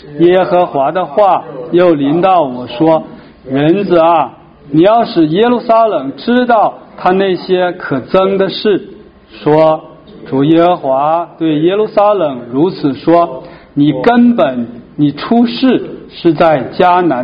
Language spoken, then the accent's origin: Chinese; China; moved away as an adult; 本来我是一个中国人，不是犹太人，爸爸是共产党员，妈妈是回民